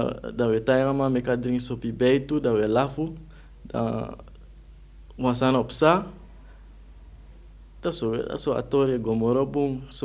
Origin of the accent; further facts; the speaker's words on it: Suriname; now in Netherlands; Wij komen dus uit Suriname, een deel van het Koninkrijk der Nederlanden.